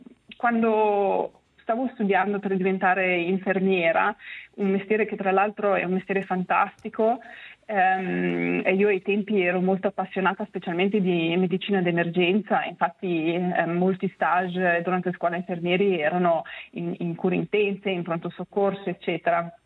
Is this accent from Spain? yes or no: no; Ticino, Switzerland; Io sono nata nel Locarnese e cresciuta nelle terre di Piedemonte in Valle Onsernone